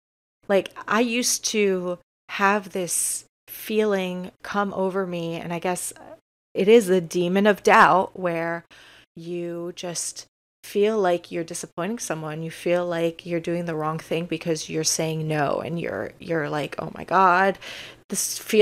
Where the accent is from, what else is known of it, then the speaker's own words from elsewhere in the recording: Florida, United States; it's kind of unfortunate because I grew up in Florida